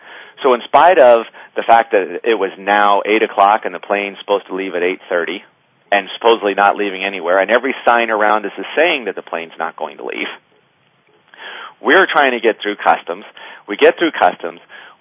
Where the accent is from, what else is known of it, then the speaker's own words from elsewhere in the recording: San Jose, California, United States; I grew up in the Almaden Valley, right off Almaden Expressway. Went to Leland High School.